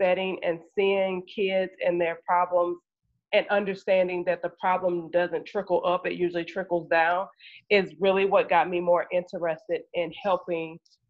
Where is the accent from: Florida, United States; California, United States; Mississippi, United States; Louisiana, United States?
Louisiana, United States; Bastrop; I'm from right outside of Monroe. So we literally are from the same neck of the woods. I was born in Bastrop.